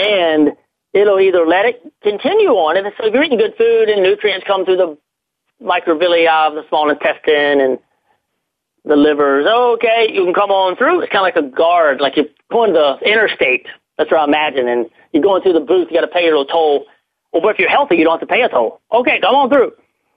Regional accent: Virginia, United States; Now, all you people listening from the South, and I grew up in Virginia, so I had plenty of hush puppies and fried food and fried shrimp, fried fish.

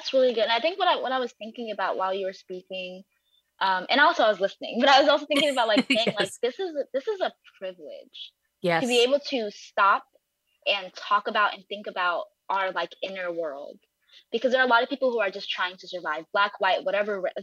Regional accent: United States; My parents are immigrants. I'm Nigerian American.

